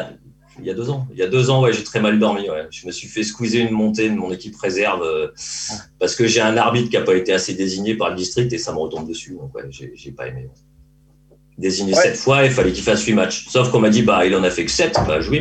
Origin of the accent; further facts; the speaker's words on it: Centre-Val de Loire, France; Je suis pas de la région, moi. Je suis arrivé en Mayenne il y a 6 ans. Je suis du Loir-et-Cher.